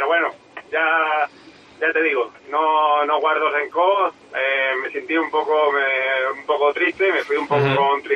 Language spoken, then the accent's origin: Spanish; Cádiz, Andalusia, Spain; como normal yo soy gaditano, he nacido allí